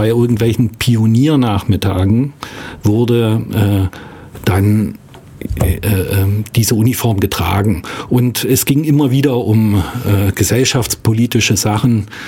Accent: Lauchhammer, Brandenburg, Germany; ich bin 1970 in der DDR geboren und zwar ja in Lauchhammer heißt der Ort und das liegt ungefähr 60 Kilometer nördlich von Dresden, 50-60 Kilometer und liegt aber noch im jetzigen Brandenburg, damals Bezirk Cottbus.

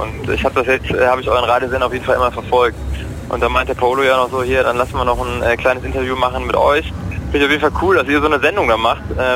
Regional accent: Siegen, North Rhine-Westphalia, Germany; ich bin in Siegen aufgewachsen. Ich weiß nicht, ob euch das was sagt. Das ist so eine Stunde von Köln entfernt. Ist auch eine sehr kleine Stadt.

